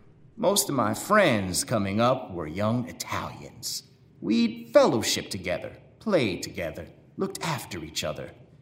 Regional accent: Chicago, Illinois, United States; a mulatto Negro growing up on Chicago's South Side, raised in a predominantly white neighborhood, attending predominantly white primary and secondary schools, part of the only colored family living within a radius of about 3 miles

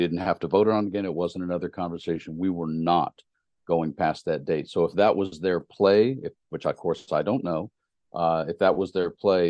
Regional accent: Tennessee, United States; That dog's not going to hunt anymore, because I'm from Tennessee, so I have to say that.

